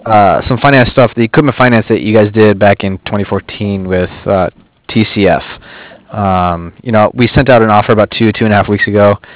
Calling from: Cardiff, Wales, United Kingdom; I'm just calling from Cardiff.

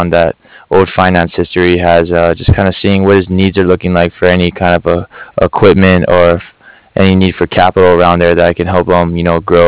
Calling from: Cardiff, Wales, United Kingdom; So I'm calling here from Cardiff.

